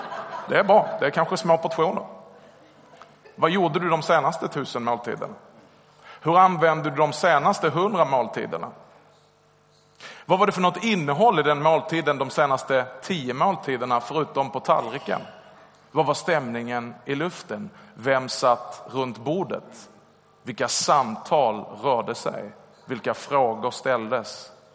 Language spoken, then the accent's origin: Swedish; Skåne, Sweden; accent: Skåne dialect; Jag kommer från Skåne, som du hörs. Det är ingen sjukdom i halsen, det är en dialekt.